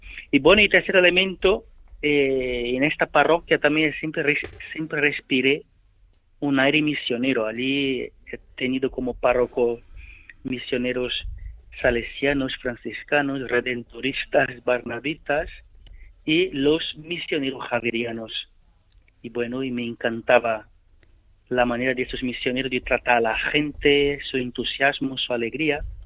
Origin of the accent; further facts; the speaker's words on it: Amazonas, Brazil; Spanish is a second language; yo soy brasileño, precisamente del Amazonas, soy cuarto de cinco hermanos. Y bueno, siempre he vivido en un ambiente totalmente católico.